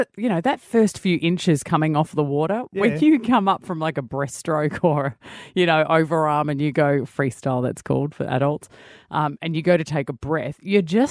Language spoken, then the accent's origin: English; Belmont, London, United Kingdom; We grew up in Belmont. And they would drive us to Maida Vale every Saturday morning